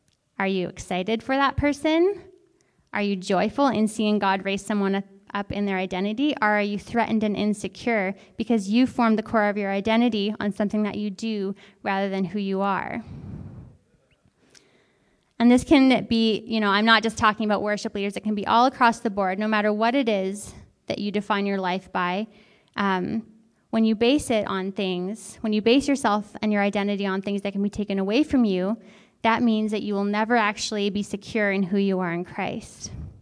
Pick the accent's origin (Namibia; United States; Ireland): Ireland; I'm Irish, I can't help it.